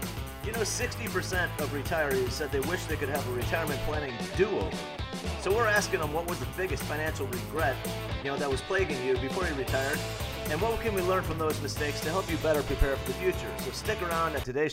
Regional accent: Illinois, United States; You know, I remember in the Midwest, we're from Northern Illinois

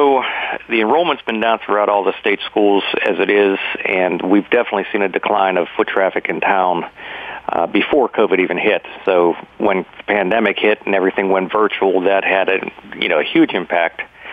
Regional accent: California, United States; I grew up in California. So, growing up in California, I'm always invested in the community

